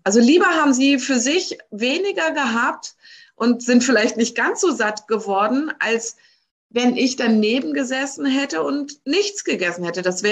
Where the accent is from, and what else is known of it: Germany